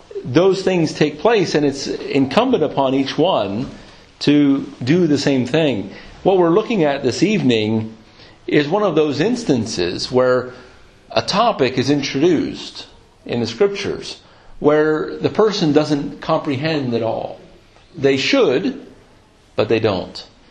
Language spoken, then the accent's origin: English; United States; So even though we come from the United States and we speak English, it's not the same English.